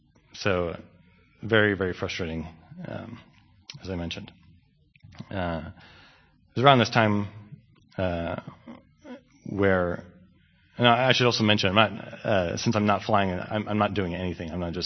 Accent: Israel; moved away; also born or lived in United States; as an American growing up in Israel, you never really felt completely at home because you're very different compared to everyone else, especially as an American and a Christian, definitely a minority here.

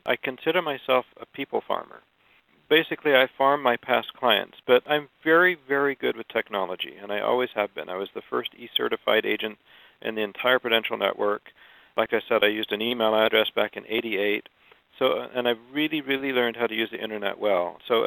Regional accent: England, United Kingdom; born there; also born or lived in France / Spain / Canada; I was born in England, and I went to school in England, France, Spain, and Canada, and I went to 24 schools in 12 years.

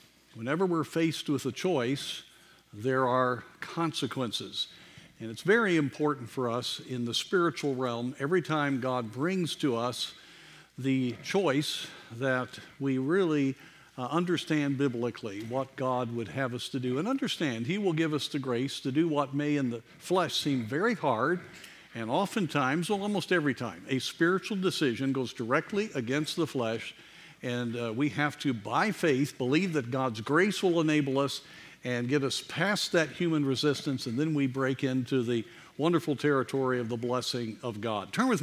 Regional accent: Colorado, United States; I grew up in the Rocky Mountains, and many times my dad would point out to me the Continental Divide

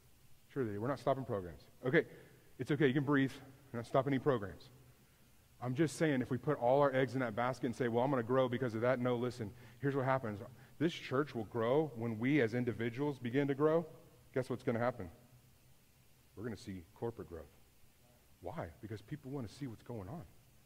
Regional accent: Houston, Texas, United States; Y'all know I grew up in Houston. I have no patience.

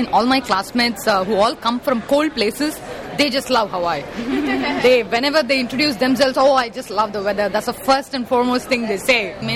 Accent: Bangalore, Karnataka, India; English is a second language; moved away as an adult; now in United States; I'm from India, from Bangalore. It's in the south of India.

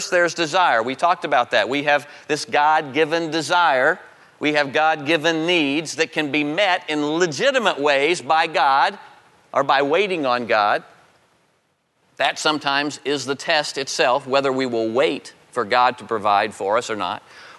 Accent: Florida, United States; When I grew up in Florida, and my dad and I would spend just about every Saturday morning fishing.

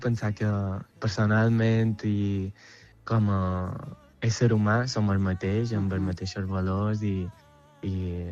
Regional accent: Albacete, Castilla-La Mancha, Spain; born there; now in Silla, Spain; la meva família és del mateix poble, és de Ossà de Montiel, d'Albacete, i bé, jo vaig néixer a Albacete

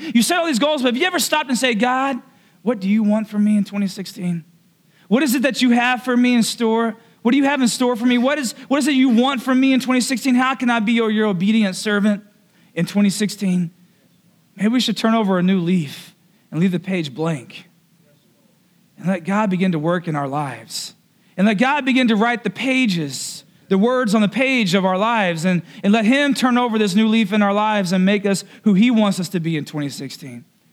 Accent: the South, United States; I'm from the South. That's what we do. It's just comfort food. It's Southern hospitality.

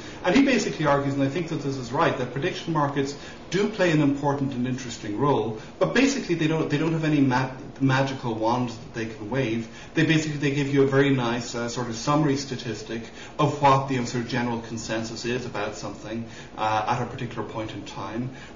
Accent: Ireland; I guess I'm Irish

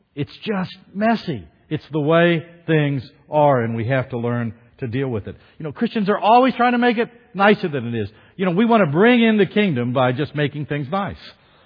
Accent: Florida, United States; And I like this because we're from Florida. A big alligator is there in the swamp.

